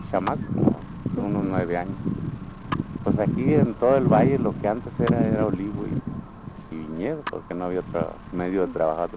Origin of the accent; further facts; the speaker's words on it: Mexicali, Baja California, Mexico; born there; Mi lugar de nacimiento, yo nací en Mexicali, Baja California, un 16 de septiembre de 1952.